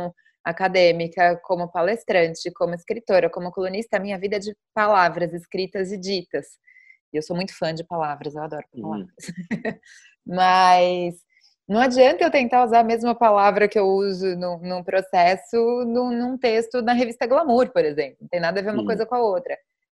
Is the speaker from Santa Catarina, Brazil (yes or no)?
no; São Paulo, Brazil; eu nasci em São Paulo, cresci em São Paulo